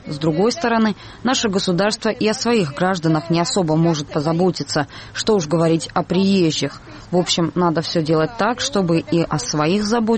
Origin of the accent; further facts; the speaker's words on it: Georgia; Russian is a second language; практически мы, грузины, скоро станем гостями в своей же стране